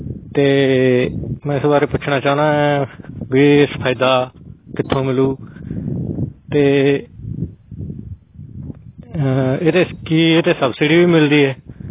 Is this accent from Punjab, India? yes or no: yes; Punjab, India; ਮੇਰਾ ਪਿੰਡ ਉੜਤਪਾਲ ਪ੍ਰਾਂਤ ਜ਼ਿਲ੍ਹਾ ਮਾਨਸਾ ਹੈ।